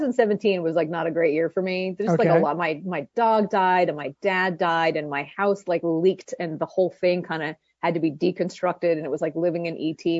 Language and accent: English; Toronto, Ontario, Canada; as someone who's from Toronto, I grew up in Toronto